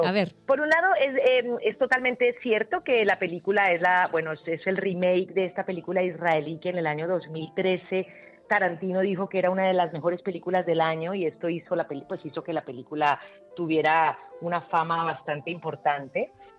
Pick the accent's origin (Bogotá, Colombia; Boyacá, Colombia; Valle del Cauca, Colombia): Valle del Cauca, Colombia; Cali; Pero yo tenía la espinita de cerrar en Cali, que es mi ciudad natal